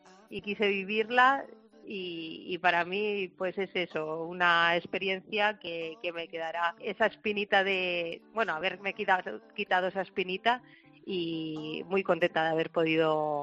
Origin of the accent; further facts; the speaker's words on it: Fabara, Aragon, Spain; Sí, yo empecé en mi pueblo, en Favara, y de ahí pues pasé a Nonaspe-Caspe, que son los pueblos de alrededor.